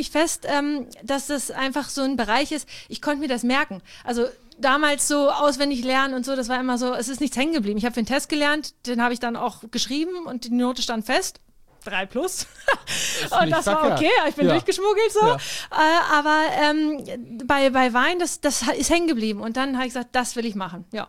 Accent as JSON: {"language": "German", "town": "Wolfsburg", "region": "Lower Saxony", "country": "Germany", "tie": "born there", "said": "Also ich komme aus einer Gastrofamilie, also ich komme gebürtig aus Wolfsburg. Das ist eine Stadt hier, eine Stunde ungefähr entfernt"}